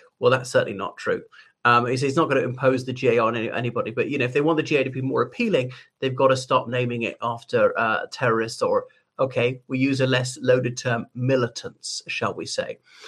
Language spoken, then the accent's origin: English; Northern Ireland, United Kingdom; You know, I'm British precisely because I'm Irish. It's the completion of Irishness, not the negation of Irishness. It doesn't take away the fact that I'm Irish.